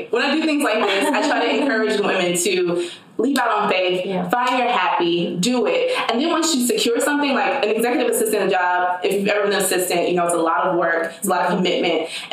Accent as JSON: {"language": "English", "region": "the South", "country": "United States", "lives_now": "Los Angeles, United States", "said": "I went to school on the East Coast. I'm from the South."}